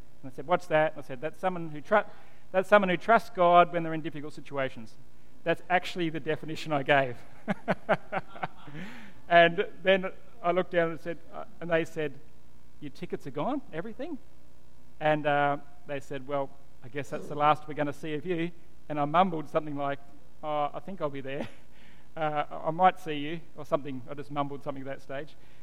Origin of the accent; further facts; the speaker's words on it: Western Australia, Australia; Yeah, I'm from, well, I wasn't actually from Perth at the time, but I'm from, you know, the Wheat Belt, from WA.